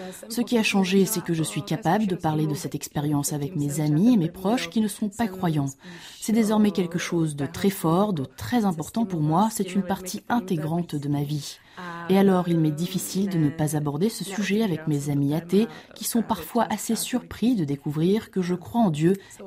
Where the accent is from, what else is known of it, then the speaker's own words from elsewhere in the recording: North Bohemia, Czechia; Je suis originaire de la Bohême du Nord, j'ai grandi dans un milieu très sécularisé.